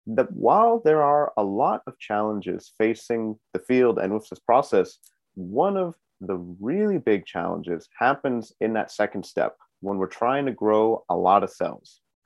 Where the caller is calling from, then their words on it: Cambridge, East of England, United Kingdom; so I'm calling in from Cambridge in the UK today.